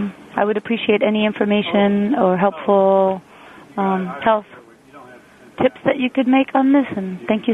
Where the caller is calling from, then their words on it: York, Maine, United States; Hi, I'm calling from York, Maine